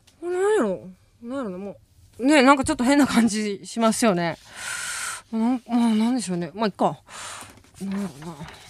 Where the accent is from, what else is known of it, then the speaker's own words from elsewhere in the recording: Kansai, Japan; 私関西人なんで